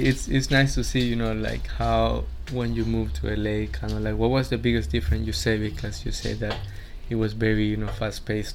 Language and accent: English; El Salvador; me growing up in El Salvador, because with my grandma, we grew up in the city.